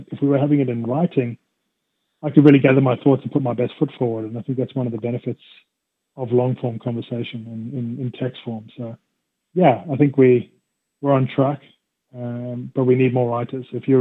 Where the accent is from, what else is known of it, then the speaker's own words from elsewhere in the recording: South Africa; you know, I grew up in South Africa.